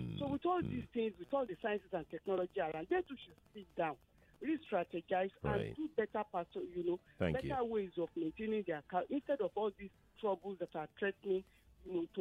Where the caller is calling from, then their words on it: Ikeja, Lagos, Nigeria; I'm calling from Ikeja.